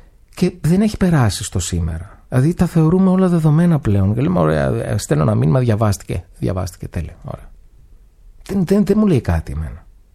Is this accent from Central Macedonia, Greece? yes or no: no; Thessaly, Greece; Είναι η πρώτη φορά που δεν έγραψα κάτι για το χωριό μου.